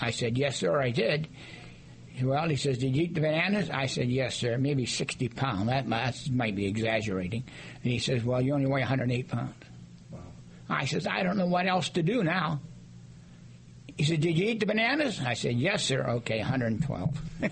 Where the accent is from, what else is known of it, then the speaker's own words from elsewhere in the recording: Dubois, Pennsylvania, United States; born there; also born or lived in Youngstown, Ohio; Well, I was born in Dubois, Pennsylvania, then migrated to Youngstown, Ohio.